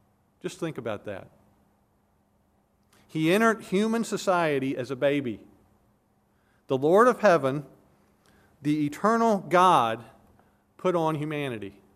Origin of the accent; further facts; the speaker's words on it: Virginia, United States; I remember as a young boy growing up in Virginia, I was not yet a Christian